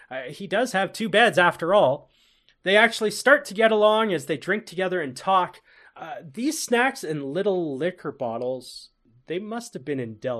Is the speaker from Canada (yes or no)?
yes; Canada; However, as a Canadian who has pushed out many a car out of snow, his strategy is all wrong.